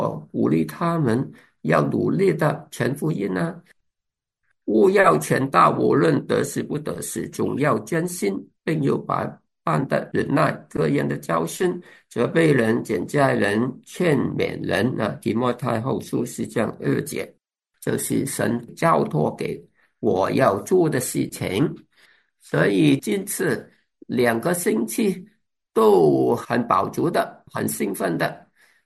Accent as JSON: {"language": "Chinese", "country": "Hong Kong", "tie": "born or raised there", "said": "因为我在香港长大，我跟小学同学、中学同学、大学同学都有机会再见面"}